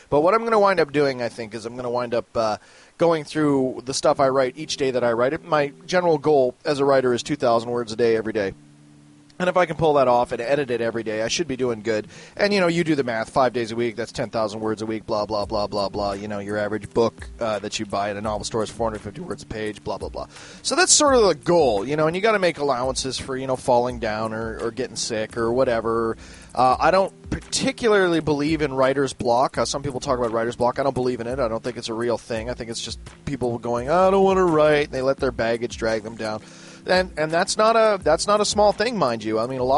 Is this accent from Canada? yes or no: yes; Canada; Me being Canadian, my rapid, you know, American geography is not what it could be.